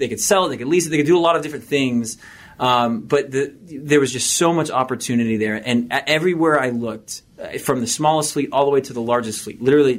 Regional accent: Kentucky, United States; also born or lived in Savannah, Georgia; Like, I'm from Kentucky, then moved down to Savannah, Georgia. Good old boy. I just felt at home.

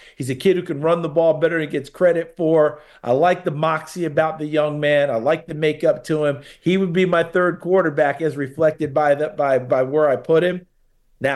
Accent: New York, United States; Well, I grew up in New York State.

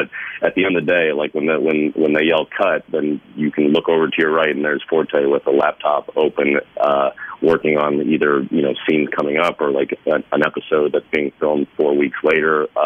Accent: Kansas City, Missouri, United States; And so I know that the town, that being Kansas City, you know, my hometown, Billy's hometown

